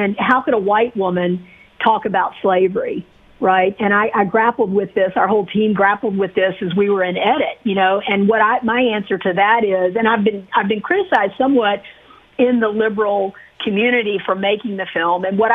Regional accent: the South, United States; as a child, witnessing all of these terrible things that I did growing up in the South, most particularly the grinding, just tragic poverty of the disenfranchised African American population in the South.

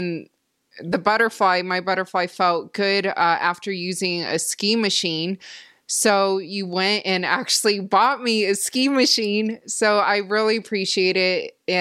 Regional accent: Canada; even though I'm from Canada.

